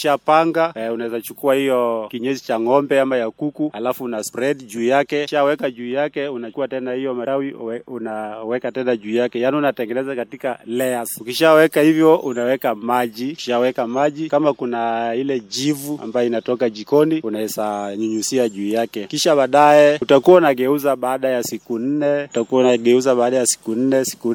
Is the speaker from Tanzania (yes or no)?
no; Busia County, Kenya; Jinsi ulivyosema, mimi natoka eneo bunge la Teso Kusini, hasa Amkura Central Ward, Okatekok sub location.